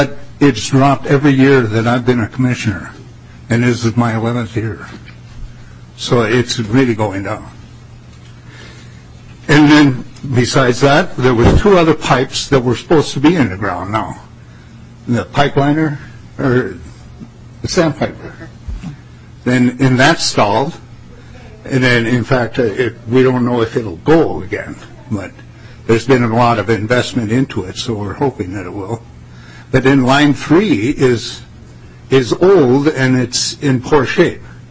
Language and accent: English; Minnesota, United States; I'm from Red Lake County.